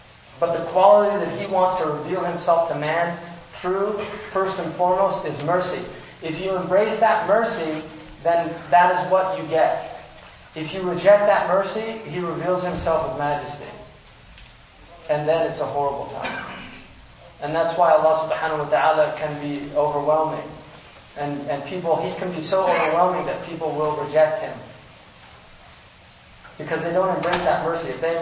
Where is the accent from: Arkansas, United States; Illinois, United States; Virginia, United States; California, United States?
California, United States; I used to swim. I love swimming. I grew up in California. I used to go swimming, surfing, in the waves and everything.